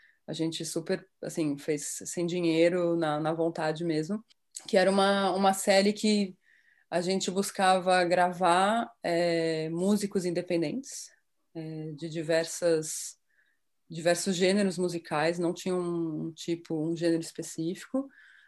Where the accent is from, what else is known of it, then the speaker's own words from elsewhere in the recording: Campinas, São Paulo, Brazil; born there; E aí nessa época eu já morava em São Paulo, porque eu nasci em Campinas, vocês vão ver que eu vou falar porta.